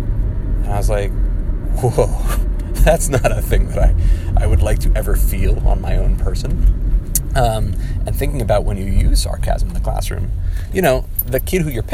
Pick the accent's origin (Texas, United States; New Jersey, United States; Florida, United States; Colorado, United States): New Jersey, United States; I was raised in New Jersey, and that's probably all you need to know about me.